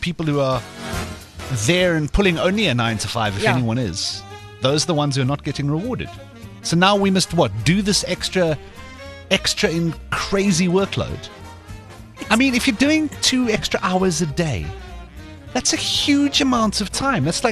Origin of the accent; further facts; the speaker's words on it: South Africa; Because it feels like, as a South African, if you want to get anything done before work in the morning, if you want to catch a workout, and drop kids at school, you are up in the 4s.